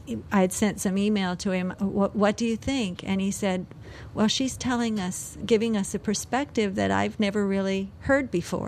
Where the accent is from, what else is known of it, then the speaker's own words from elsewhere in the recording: Olympia, Washington, United States; a major street in my hometown. I have a home. I am allowed to go see the ocean. When I leave for school or work, I can be relatively certain that there will not be a heavily armed soldier waiting halfway between Mud Bay and downtown Olympia